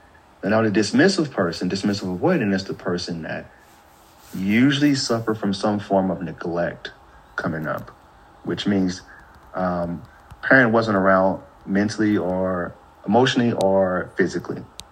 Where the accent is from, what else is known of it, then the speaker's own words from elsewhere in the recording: St. Louis, Missouri, United States; And I see this a lot where I came from St. Louis